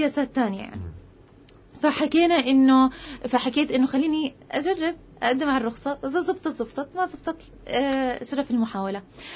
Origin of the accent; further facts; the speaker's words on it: Gaza, Gaza Strip, Palestine; كتير شباب عندنا بغزة عندها افكار وعندها طاقة